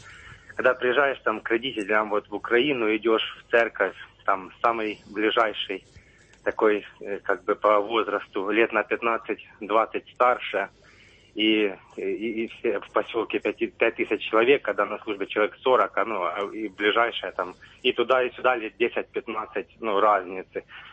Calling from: Denmark; человеку 30 лет, который вот за рубежом живет, и я из Дании вам звоню.

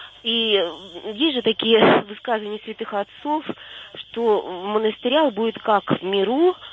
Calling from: Moscow Oblast, Russia; из Подмосковья.

